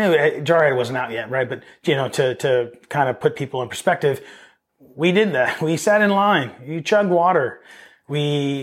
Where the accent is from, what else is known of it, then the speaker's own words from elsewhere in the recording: California, United States; I remember a dude, I was from Orange County and I had like a skate shop shirt.